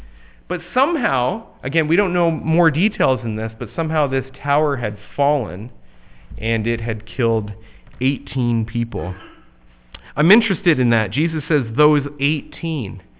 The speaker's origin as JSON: {"language": "English", "country": "Canada", "said": "I was back home in Canada."}